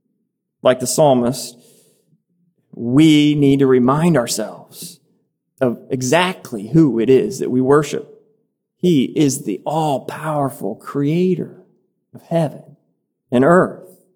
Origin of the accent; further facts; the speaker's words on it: Midwest, United States; When I think of slipping, I think of growing up in Midwest America and the long, icy winters we'd have.